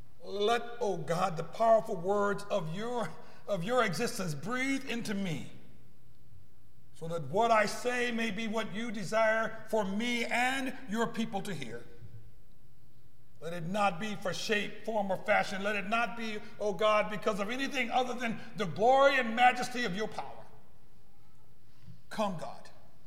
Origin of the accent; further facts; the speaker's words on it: Chicago, Illinois, United States; I'm from Chicago, as a matter of fact.